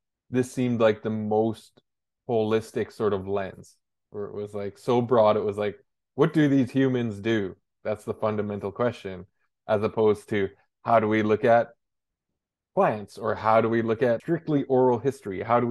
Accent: Burns Lake, British Columbia, Canada; I go back to being growing up in Burns Lake and being a school teacher in Burns Lake.

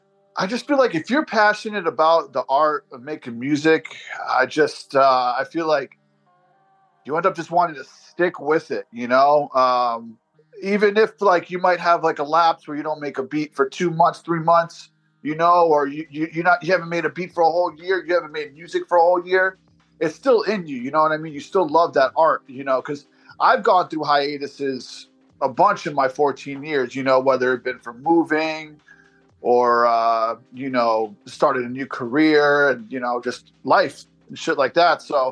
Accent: Spring Hill, Florida, United States; like I run with my buddies that I grew up with here in Spring Hill, Brooksville.

